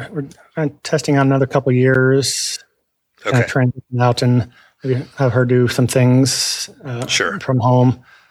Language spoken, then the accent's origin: English; Kentucky, United States; So I'm from Kentucky, joined the Air Force.